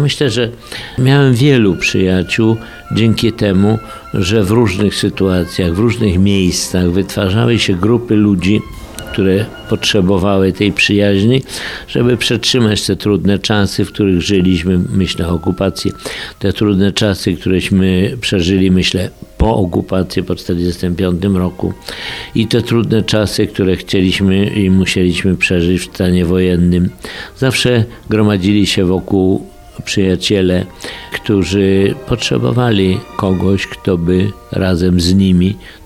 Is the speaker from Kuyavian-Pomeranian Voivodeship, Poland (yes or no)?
no; Suwałki, Podlaskie Voivodeship, Poland; born there; 6.3.1926 Suwałki. Urodziłem się w Suwałkach.